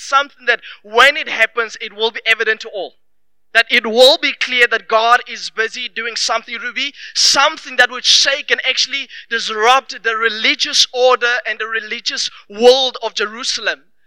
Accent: Welkom, Free State, South Africa; So I am from Welkom.

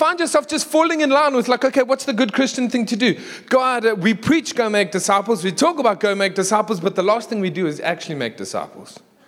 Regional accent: Durban, KwaZulu-Natal, South Africa; I came from Durban, so there is no Afrikaans in me, as much as I wish there was. I love Afrikaans. I wish I was Afrikaans. Me and Eric are the same. We wish we were Afrikaans, but we are English.

